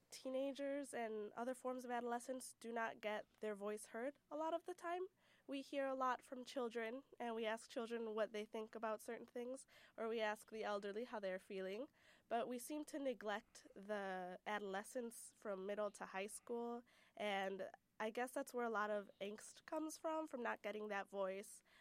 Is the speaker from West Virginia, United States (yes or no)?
no; Racine, Wisconsin, United States; Well, I think Racine is very, very unique in the way that you don't have just one race dominating the rest. You have a mix of everyone. It's very diverse.